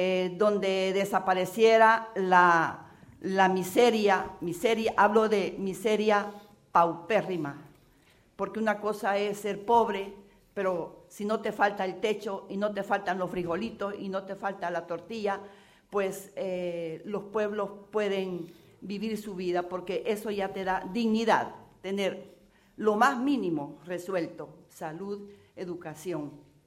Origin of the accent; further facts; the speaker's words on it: El Salvador; Yo, en nombre de mi pueblo, quiero agradecerles mucho ese corazón grande que tienen, que yo lo sé que en su momento se volcaron en solidaridad por el Salvador.